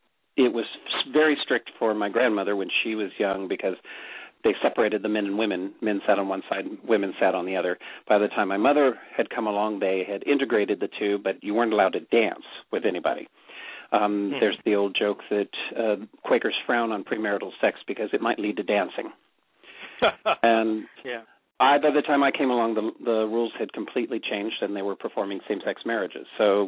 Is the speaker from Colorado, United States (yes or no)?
yes; Denver, Colorado, United States; I grew up all across the United States, but I call Denver home. My family stems from as far back as Jamestown settlement, comes across the country. I think I'm the first one to bring us to the coast.